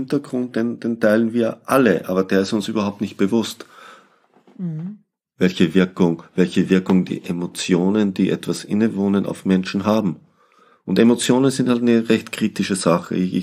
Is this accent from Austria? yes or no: yes; Austria; Ich bin Österreicher